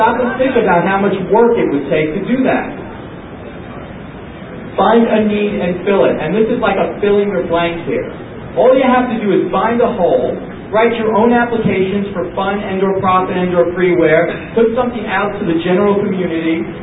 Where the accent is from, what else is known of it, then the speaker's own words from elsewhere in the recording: New York, United States; I'm also from New York, so I'll call it a yenta.